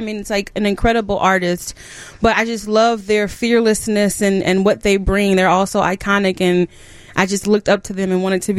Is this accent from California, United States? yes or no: no; St. Louis, Missouri, United States; now in Chicago, United States; And I'm from St. Louis originally. And once I came here, I just didn't want to leave.